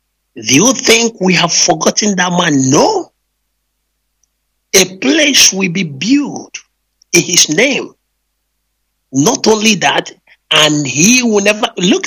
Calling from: Maputo, Mozambique; And I'm calling from Maputo. Maputo is the capital city of Mozambique. I'm from Biafra, Newe precisely.

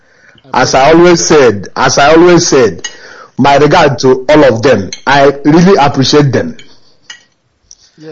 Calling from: Bilbao, Basque Country, Spain; from Bilbao in Paradasco, Spain.

